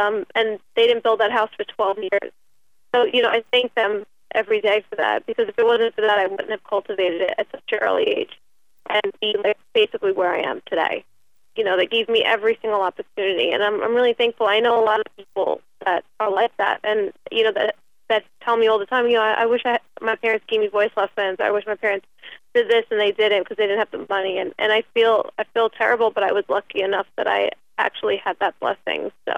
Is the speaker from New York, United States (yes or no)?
yes; Staten Island, New York, United States; I'm not from Michigan. I think that was Ryan is, but I'm from Staten Island, New York.